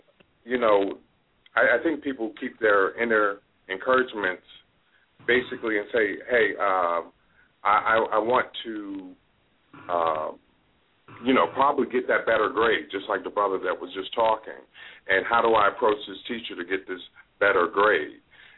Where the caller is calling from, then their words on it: Pennsylvania, United States; I'm calling from Northeast Pennsylvania.